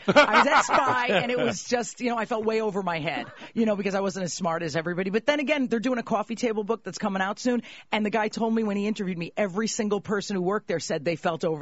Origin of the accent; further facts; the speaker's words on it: Connecticut, United States; Connecticut.